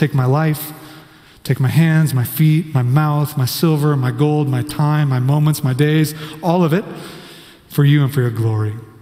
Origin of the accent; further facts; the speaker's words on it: Kansas, United States; because I grew up in Kansas, you know, like, so I'm like, this is awesome.